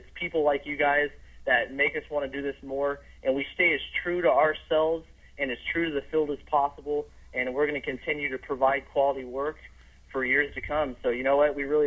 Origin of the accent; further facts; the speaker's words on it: California, United States; And this is based in my hometown. It's been a place I've been aware of for years.